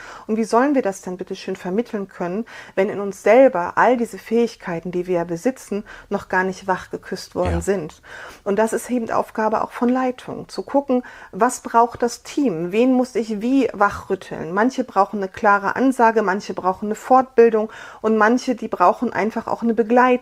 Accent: Saxony, Germany; ich meine, ich komme aus der Nähe von Radebeul, da ist alles

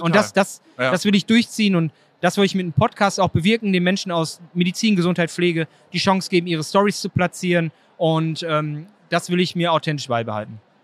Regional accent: North Rhine-Westphalia, Germany; Ich habe ja gesagt, ich bin im Ruhrpott aufgewachsen.

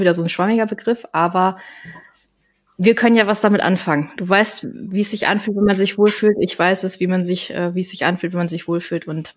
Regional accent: Koblenz, Rhineland-Palatinate, Germany; ich bin 35 Jahre, ich komme aus Koblenz

